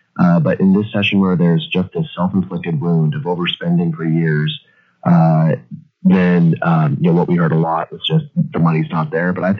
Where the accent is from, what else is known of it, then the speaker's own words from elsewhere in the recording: Inchelium, Washington, United States; I grew up in Inchelium, I went K through 12 there at Inchelium